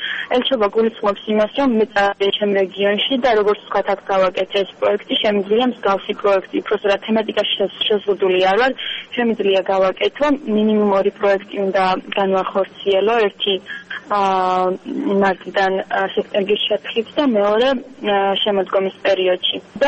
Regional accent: Bodbe, Kakheti, Georgia; ჩვენ რაიონში სიღნაღში და განსაკუთრებით ჩვენ სოფელში ბოდვიდან ვარ

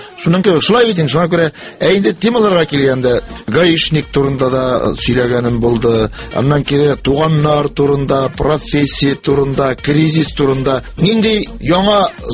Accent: Akhmet, Bashkortostan, Russia; Бу Башкортстанның Шакмагыш районы Әхмәт авылында.

